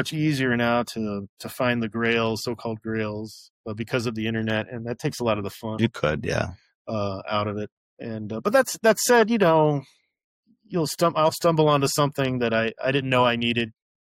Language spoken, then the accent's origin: English; Tampa, Florida, United States; when I was a kid growing up in Tampa in the late 80s